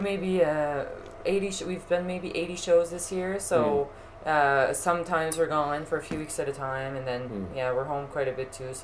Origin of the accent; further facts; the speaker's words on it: Prince Edward Island, Canada; We're all from Prince Edward Island.